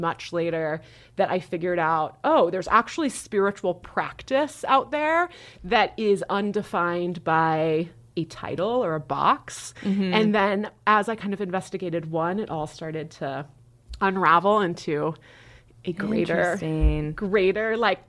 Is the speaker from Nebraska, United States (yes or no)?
yes; Nebraska, United States; I was raised in a really, by the way, okay, I was raised in Nebraska. You guys talk about that funny bone in Nebraska all the time. That is like less than a mile from my house.